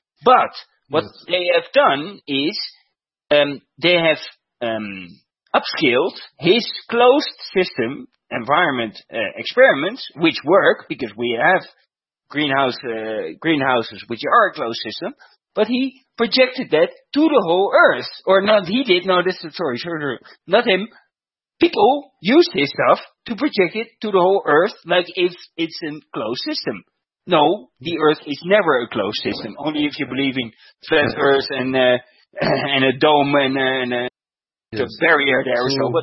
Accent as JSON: {"language": "English", "country": "Netherlands", "lives_now": "Bogota, Colorado, United States", "said": "I come from Holland, and I live on the Bogota savannah"}